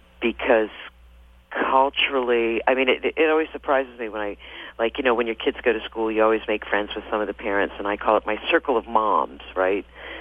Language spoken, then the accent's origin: English; Midwest, United States; I was brought up in the Midwest